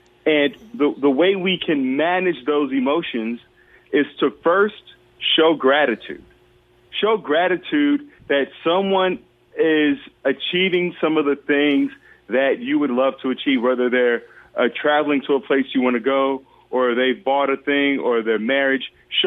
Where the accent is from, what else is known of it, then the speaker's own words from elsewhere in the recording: Chicago, Illinois, United States; a team that I would have loved to play for because I'm from Chicago.